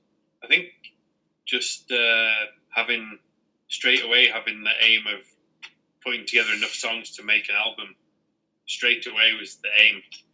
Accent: England, United Kingdom; I'm the English member of the band.

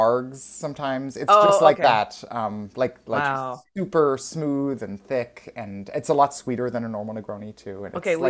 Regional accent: Reno, Nevada, United States; So I grew up in Nevada originally

